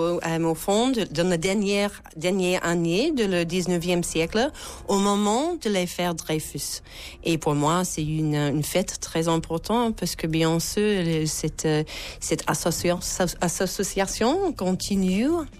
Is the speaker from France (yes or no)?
no; United States; French is a second language; je suis américaine